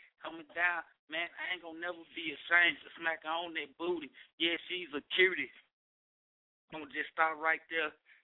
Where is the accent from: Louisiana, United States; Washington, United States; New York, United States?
Louisiana, United States; Monroe; Everybody that's new … I'm from Monroe, Louisiana, area code 318. I'm a country guy, you know what I'm saying